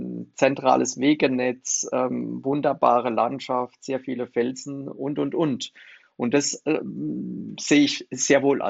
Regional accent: Rhineland-Palatinate, Germany; dass der Pfälzerwald mir mit meiner Heimat besonders am Herzen liegt

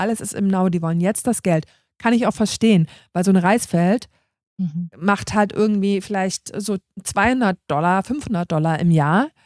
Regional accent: Germany; weil ich komme aus Deutschland, aus einem reichen Land

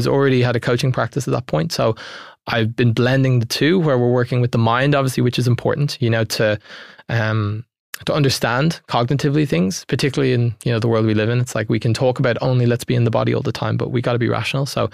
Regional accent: Dublin, Leinster, Ireland; I'm from Dublin.

